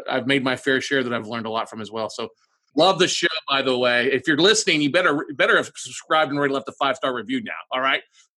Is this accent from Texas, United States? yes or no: yes; Ingleside, Texas, United States; now in Austin, United States; So I call Austin, Texas home. I grew up in South Texas. I got a business degree at college.